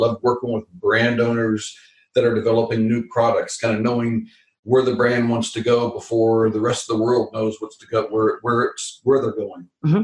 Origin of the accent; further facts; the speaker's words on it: Kansas, United States; moved away as an adult; No, so I grew up in Kansas, and I wanted to get out of Kansas. I was tired of Kansas, tired of the cold weather, tired of the extremes.